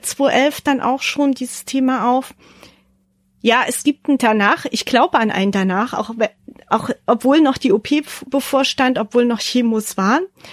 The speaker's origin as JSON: {"language": "German", "town": "Leipzig", "region": "Saxony", "country": "Germany", "tie": "born or raised there", "said": "Mittlerweile kenne ich meine Heimat Leipzig von einer ganz anderen Seite"}